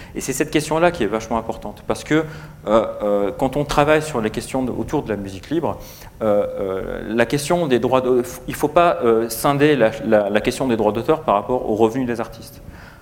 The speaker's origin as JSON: {"language": "French", "region": "Auvergne-Rhône-Alpes", "country": "France", "said": "je suis pas de Lyon, enfin je suis pas de Toulouse, je suis plutôt de Lyonnais"}